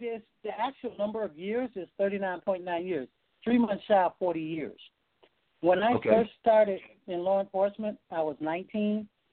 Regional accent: Florida, United States; Now, I was born and raised in Dade County, second of five children.

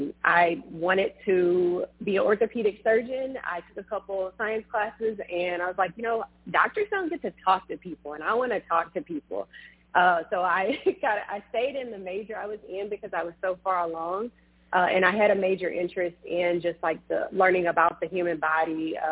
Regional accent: Beaumont, Texas, United States; So I am originally from Texas. I'm a Beaumont native, so outside of Houston. Very clear to say I'm not from Houston. I'm from outside of Houston.

